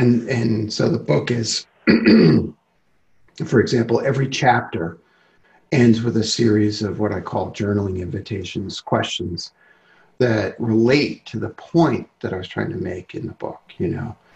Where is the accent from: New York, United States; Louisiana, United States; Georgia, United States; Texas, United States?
New York, United States; Brooklyn; I grew up in Brooklyn.